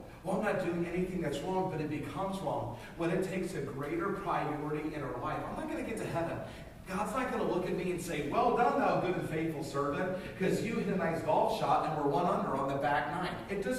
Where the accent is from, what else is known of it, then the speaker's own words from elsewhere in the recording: Atlanta, Georgia, United States; We grew up in Atlanta, Georgia, and it was a classic soccer team.